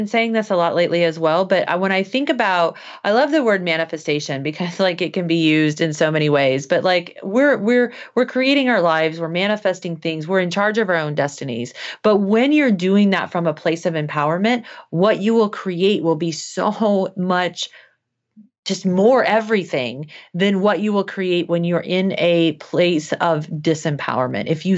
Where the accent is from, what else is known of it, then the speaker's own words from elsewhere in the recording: Midwest, United States; when I was growing up, and I was growing up in the Midwest, there was sort of this Christian belief system where I lived